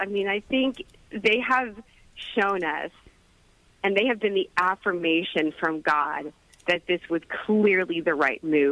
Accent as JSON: {"language": "English", "region": "Oklahoma", "country": "United States", "tie": "born or raised there", "said": "And I was personally born and raised in Oklahoma on a farm."}